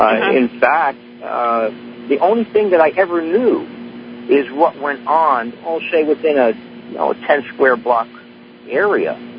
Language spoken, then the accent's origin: English; Newark, New Jersey, United States; born there; I was born in Newark, New Jersey